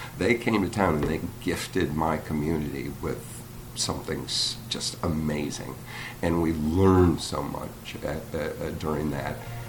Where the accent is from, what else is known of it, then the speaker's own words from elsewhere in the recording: Illinois, United States; And I'm able to, in my hometown, which former Governor Edgar declared Illinois' city of murals, that's a responsibility